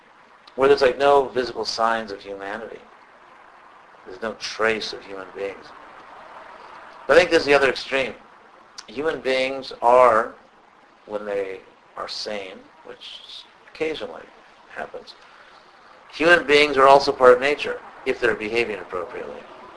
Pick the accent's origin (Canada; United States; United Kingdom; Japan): United States; Western United States; I'm from the Western United States. I've seen a lot of wilderness and rugged scenery and all that stuff.